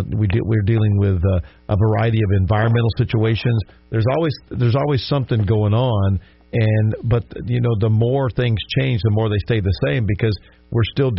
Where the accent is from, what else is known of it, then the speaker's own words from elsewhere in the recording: the South, United States; I mean, I grew up in the South, and there's just things that you didn't talk about, you know.